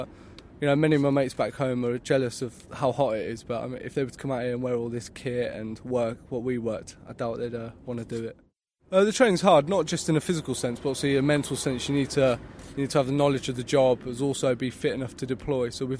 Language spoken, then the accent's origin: English; Northampton, East Midlands, United Kingdom; I'm 22 years old. I'm from Northampton, Northamptonshire